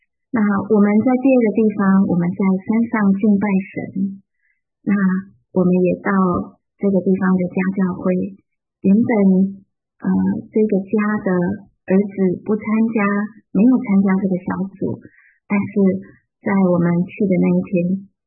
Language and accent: Chinese; Taipei, Taiwan; 我从小是在台北市长大的